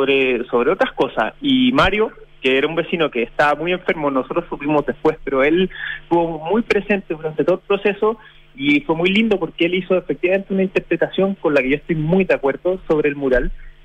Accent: Chile; yo soy chileno, pero soy hijo, o sea, mi abuela llegó de afuera, ¿entiendes? Yo soy tercera generación, pero de inmigrante, pero soy súper chileno.

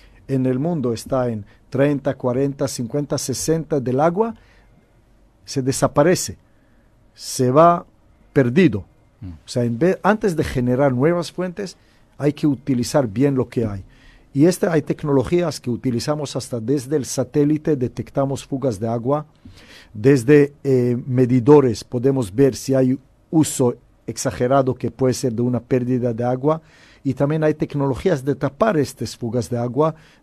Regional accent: Israel; Yo cuando crecí en Israel como niño, como joven

